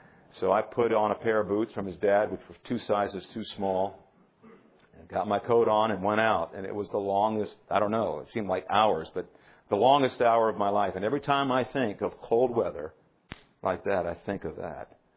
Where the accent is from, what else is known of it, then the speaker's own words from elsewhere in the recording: Maine, United States; I grew up in Maine, and it could get very, very cold there.